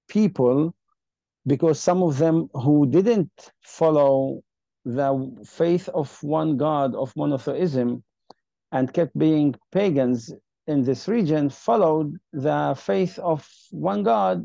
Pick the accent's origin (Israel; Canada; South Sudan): Israel; Northern District; am a Christian, Israeli, Aramaic, Maronite citizen. I live in Upper Galilee in a town called Jish. We are originally from Kfar Bar'am.